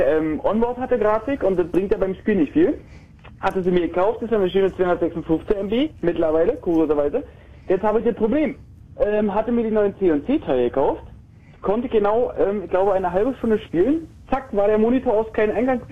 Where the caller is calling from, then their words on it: Berlin, Germany; Aus Weißensee.